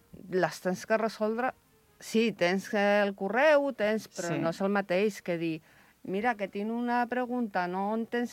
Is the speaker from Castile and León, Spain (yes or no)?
yes; Salamanca, Castile and León, Spain; Catalan is a second language; now in Vilafranca del Penedès, Spain; Jo sóc de Salamanca. Fa 2 anys que he vist a Vilafranca.